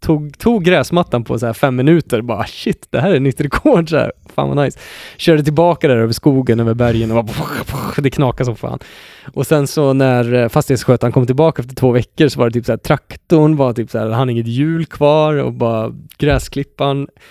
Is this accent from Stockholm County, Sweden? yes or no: no; Vänersborg, Västra Götaland County, Sweden; Det var ju där jag växte upp, den lilla delen av Vänersborg.